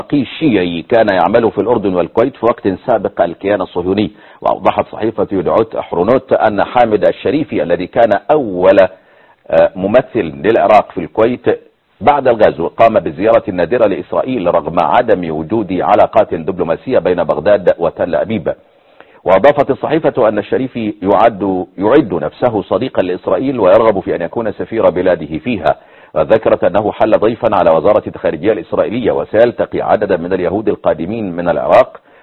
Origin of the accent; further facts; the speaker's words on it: Yemen; وعندنا في اليمن بيقولوا هدنة